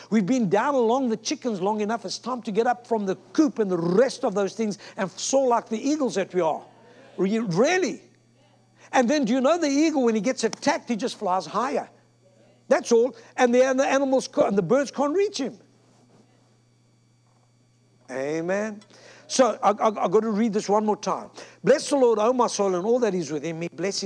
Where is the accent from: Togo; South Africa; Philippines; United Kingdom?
South Africa; I come from South Africa.